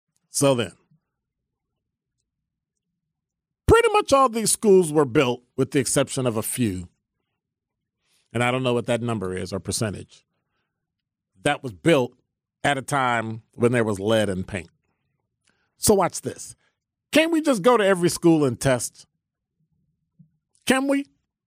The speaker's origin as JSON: {"language": "English", "town": "Chicago", "region": "Illinois", "country": "United States", "tie": "born or raised there", "said": "When I was growing up in Chicago, we lived on a second floor over a tavern and an insurance company."}